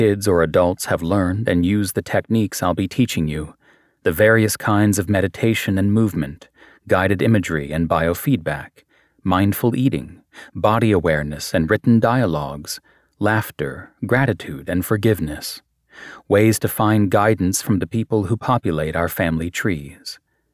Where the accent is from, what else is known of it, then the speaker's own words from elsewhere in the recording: United States; I'm an American psychiatrist and have been working in Gaza since 2002